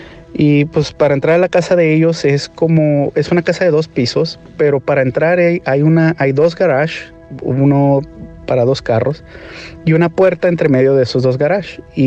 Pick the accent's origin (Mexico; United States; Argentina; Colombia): United States; San Diego, California; born there; yo nací en Estados Unidos, en San Diego, California. Y me crié pues con mi hermano Arturo, que es 7 años menor que yo, y mi mamá.